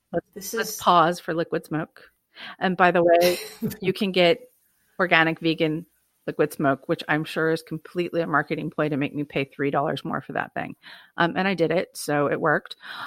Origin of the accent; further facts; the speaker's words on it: California, United States; growing up in Southern California, Val voice.